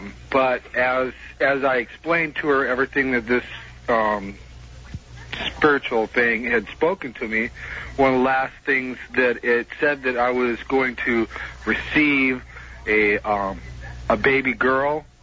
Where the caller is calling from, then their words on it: Seattle, Washington, United States; I'm from Seattle.